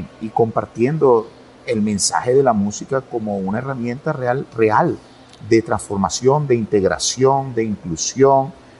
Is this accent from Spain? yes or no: no; Barquisimeto, Lara, Venezuela; Yo crecí en Barquisimeto, donde nació el programa de Manos Blancas